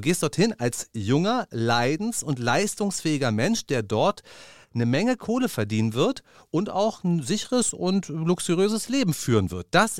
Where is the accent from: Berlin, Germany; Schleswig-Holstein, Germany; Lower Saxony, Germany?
Berlin, Germany; Aber ich bin aus Neukölln und ich bin hier groß mit Zylinder, ihr Bitches.